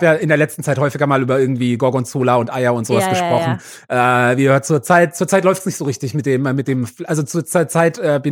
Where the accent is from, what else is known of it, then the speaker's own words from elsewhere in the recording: Karlsruhe, Baden-Württemberg, Germany; Ja, in meiner Heimatstadt, in Karlsruhe, ja.